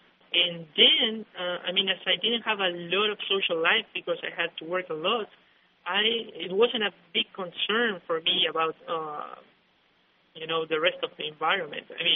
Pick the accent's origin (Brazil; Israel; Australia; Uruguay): Uruguay; now in United States; I am from Uruguay, and I came to the United States to pursue a career as a PhD in economics.